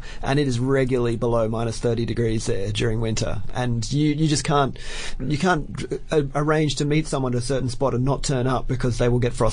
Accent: Australia; being Australian

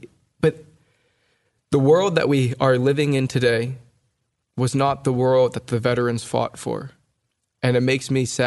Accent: California, United States; Because what people don't understand is that my parents immigrated from India. My sister and I were born and raised in California.

